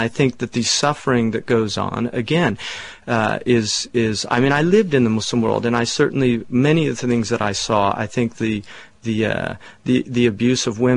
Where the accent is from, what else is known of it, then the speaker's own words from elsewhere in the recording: California, United States; I grew up in California. I was raised by a woman who was very active.